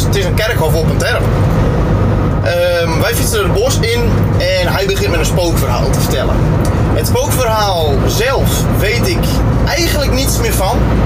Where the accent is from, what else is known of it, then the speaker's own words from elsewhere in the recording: Friesland, Netherlands; Zoals jullie Nederlandse luisteraars waarschijnlijk al gehoord hebben, kom ik uit Friesland.